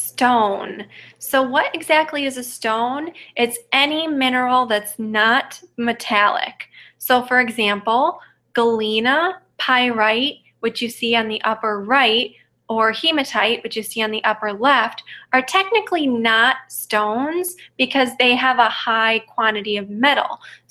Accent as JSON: {"language": "English", "region": "Midwest", "country": "United States", "said": "I'm from the Midwest. I love the Midwest."}